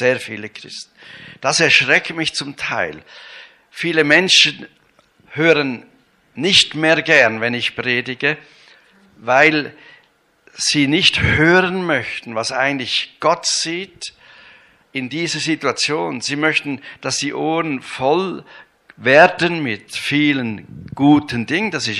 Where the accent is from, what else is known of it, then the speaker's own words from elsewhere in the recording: Switzerland; Ich bin ein Schweizer